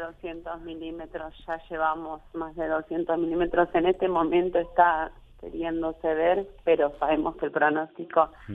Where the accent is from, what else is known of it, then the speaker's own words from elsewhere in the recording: El Trébol, Santa Fe, Argentina; yo nací acá en el Trébol, me crié y recuerdo cuando estaba en sexto grado la primera gran inundación